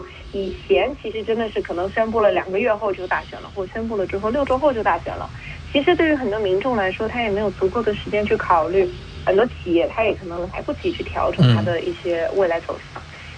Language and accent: Chinese; New Zealand; 那我自己作为一名新西兰人，也作为一名在国会工作的国会议员